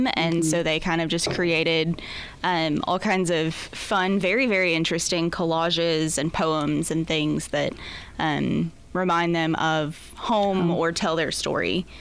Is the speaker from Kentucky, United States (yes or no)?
yes; Paducah, Kentucky, United States; Yeah, I grew up in Paducah.